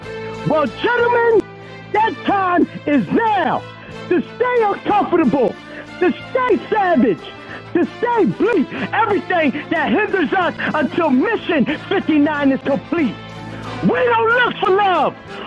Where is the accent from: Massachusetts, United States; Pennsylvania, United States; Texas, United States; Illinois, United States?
Pennsylvania, United States; Philadelphia; from North Philly Hunting Park